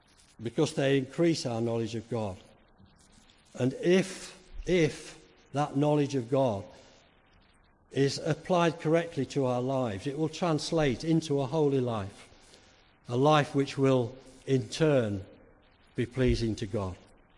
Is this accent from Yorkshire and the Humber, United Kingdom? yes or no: yes; Yorkshire and the Humber, United Kingdom; I come from Yorkshire.